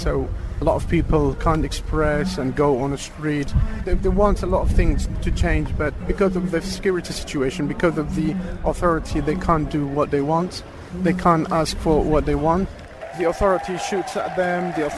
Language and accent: English; Iraq; I'm originally from Iraq.